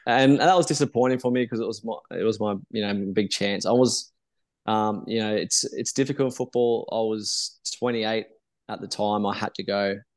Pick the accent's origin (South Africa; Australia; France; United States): Australia; I'm Aussie through and through, and had nothing like that. So UK passport, no EU passport.